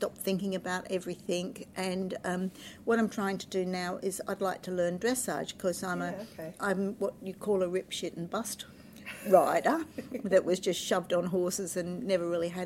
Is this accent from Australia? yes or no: yes; Queensland, Australia; because I came from Queensland, so I went back to Queensland